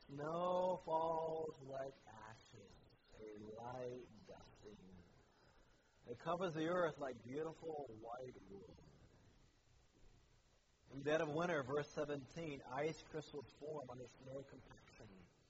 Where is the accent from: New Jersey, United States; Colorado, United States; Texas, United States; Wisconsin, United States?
Colorado, United States; I will admit that I've had to adjust my spirit living in the South. Growing up in Colorado, we had much more sunshine.